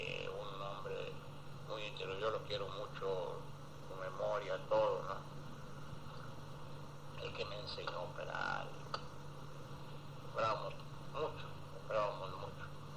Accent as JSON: {"language": "Spanish", "region": "Durango", "country": "Mexico", "tie": "born or raised there", "said": "Yo nací en Durango, el 16 de abril de 1919. Durango. Ahí viví con mis padres adoptivos, que es mi hermana y su esposo"}